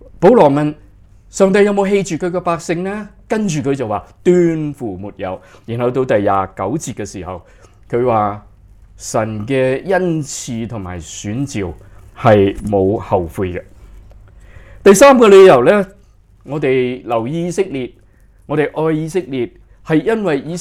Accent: China; 我们中国人不是挺好吗？为什么不拣选我们中国人呢？

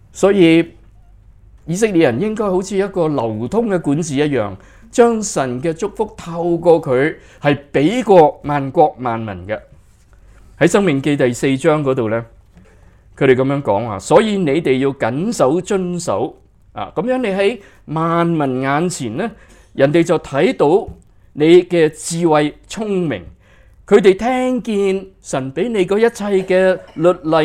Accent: China; 我们中国人不是挺好吗？为什么不拣选我们中国人呢？

